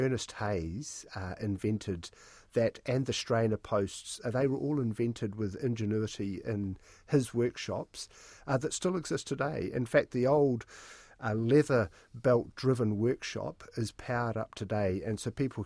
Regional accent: New Zealand; as a New Zealander

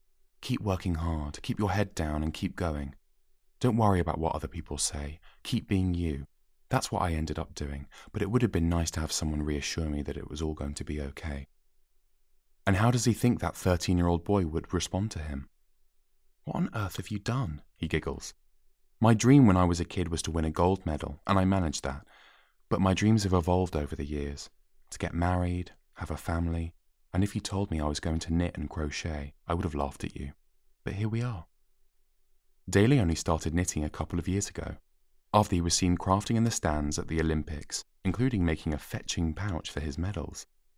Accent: United Kingdom; I felt so dark about my relationship with being British. I came away from it with a really twisted sense about what it meant to be British.

